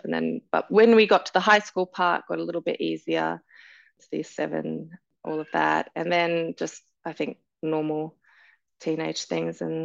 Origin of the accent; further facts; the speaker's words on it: Brisbane, Queensland, Australia; also born or lived in United Kingdom / Sydney, Australia; grew up in Brisbane, and then we moved a bit to the UK for about 2 years, and then finished my high school in Sydney in the North Shore.